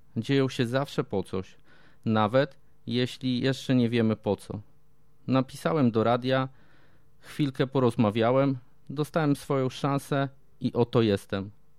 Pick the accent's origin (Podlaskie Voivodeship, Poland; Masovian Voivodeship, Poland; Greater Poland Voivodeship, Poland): Masovian Voivodeship, Poland; Warsaw; Wychowałem się na warszawskiej Pradze. To moje miejsce na ziemi. Trochę surowe, trochę szorstkie, ale prawdziwe.